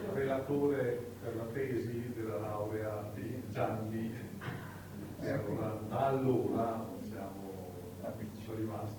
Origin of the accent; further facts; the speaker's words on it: Trentino-Alto Adige, Italy; sono trentino come Luigi.